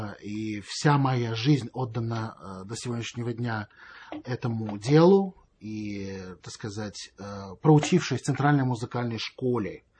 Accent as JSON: {"language": "Russian", "region": "Moscow", "country": "Russia", "tie": "born there", "said": "я родился в Москве 21 августа 1976 года в семье музыкантов."}